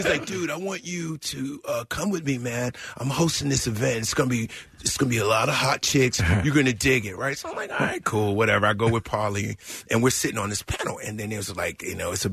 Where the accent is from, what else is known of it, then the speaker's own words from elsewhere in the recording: Nashville, Tennessee, United States; We're from Nashville. We drove.